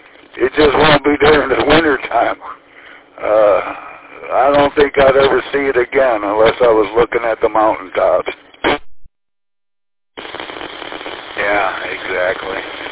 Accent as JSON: {"language": "English", "region": "Michigan", "country": "United States", "tie": "born or raised there", "said": "Probably like me and most other people here, Charlie, for the most part, been born and raised in Michigan."}